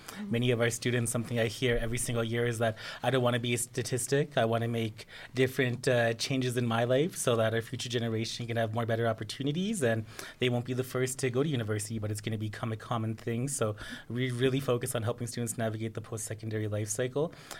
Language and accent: English; Calgary, Alberta, Canada; I'm Stoney Nakoda, and I grew up in Calgary, the Northeast.